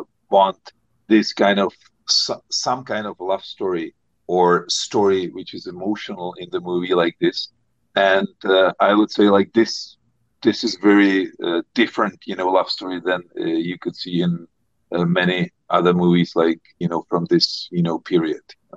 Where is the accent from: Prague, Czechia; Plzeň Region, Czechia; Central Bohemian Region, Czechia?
Prague, Czechia; English is a second language; I grew up in Prague. I have a cottage in South Bohemia